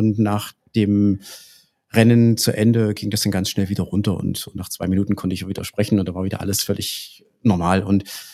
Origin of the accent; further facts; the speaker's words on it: Thuringia, Germany; ich bin Thüringer, ich laufe für Bürgel.